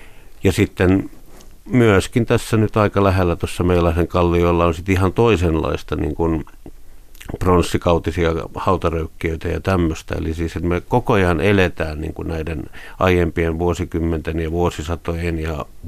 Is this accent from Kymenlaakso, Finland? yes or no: no; Helsinki, Uusimaa, Finland; asun tuossa Pikkuhuopalahdessa